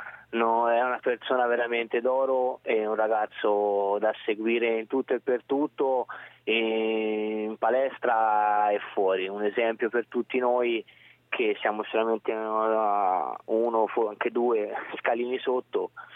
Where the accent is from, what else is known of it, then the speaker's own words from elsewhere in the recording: Siena, Tuscany, Italy; Certo è, essendo senese, uno di Firenze magari fa un po' più effetto